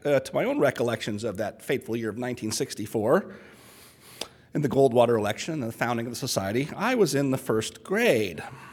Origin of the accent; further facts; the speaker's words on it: San Marino, California, United States; Because my hometown was San Marino, California.